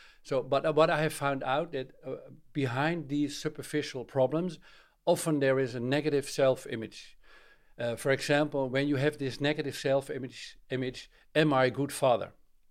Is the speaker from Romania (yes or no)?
no; Netherlands; Yeah, I'm from Holland.